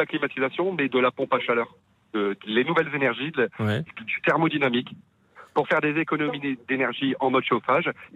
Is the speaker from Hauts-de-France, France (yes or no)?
yes; Hauts-de-France, France; chez nous, dans le Nord